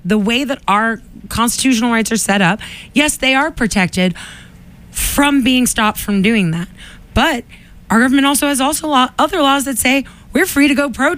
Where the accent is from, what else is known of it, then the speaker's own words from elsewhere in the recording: Quincy, Massachusetts, United States; Well, it's just like I grew up in Quincy. We have the North Quincy Raiders